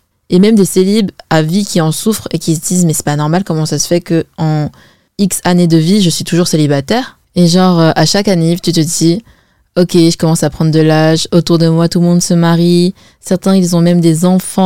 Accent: China; moi, je suis chinoise et chez les Chinois, on se marie, mais archi jeune.

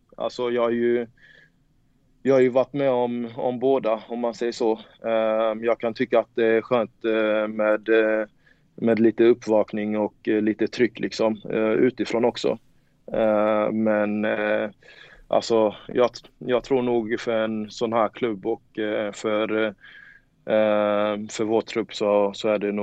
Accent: Värnamo, Jönköping County, Sweden; Alltså, som du sa, jag är från Värnamo

